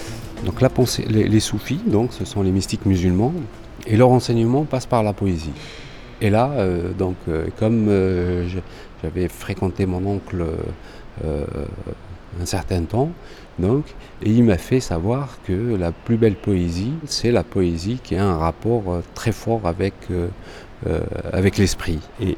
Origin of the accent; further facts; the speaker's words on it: Algeria; moved away; Je suis venu d'Algérie avec une culture très très forte, qui est une culture de poésie et d'écriture, et de théâtre et de musique.